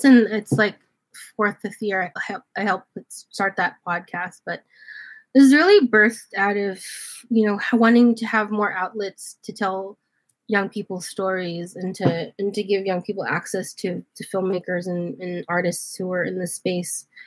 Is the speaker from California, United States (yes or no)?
no; Brooklyn, New York, United States; And I'm from Brooklyn, and we did a lot of work here.